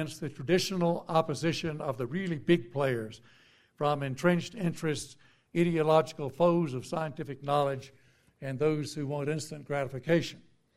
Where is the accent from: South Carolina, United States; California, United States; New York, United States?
California, United States; San Diego; the annual meeting of the AAAS next February will be in my hometown in San Diego